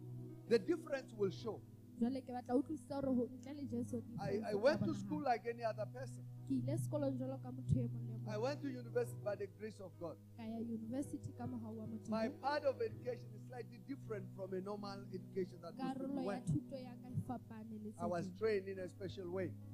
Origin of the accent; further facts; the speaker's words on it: Pretoria, Gauteng, South Africa; I come from Pretoria.